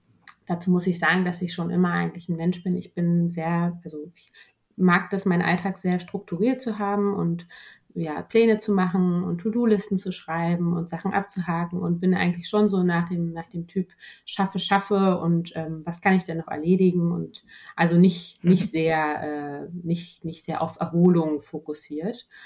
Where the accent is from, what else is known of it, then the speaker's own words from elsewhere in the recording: Berlin, Germany; ich bin gebürtige Berlinerin und lebe auch schon eh und je in Berlin und bin 32 Jahre alt.